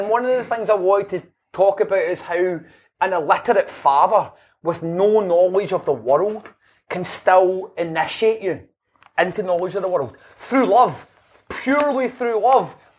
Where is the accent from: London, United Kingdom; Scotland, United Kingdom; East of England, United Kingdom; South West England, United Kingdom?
Scotland, United Kingdom; Glasgow; also born or lived in Airdrie; I grew up in the East End of Glasgow, but I moved to Airdrie